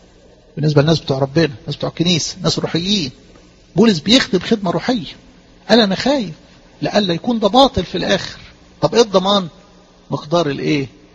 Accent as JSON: {"language": "Arabic", "country": "Egypt", "moved": "yes"}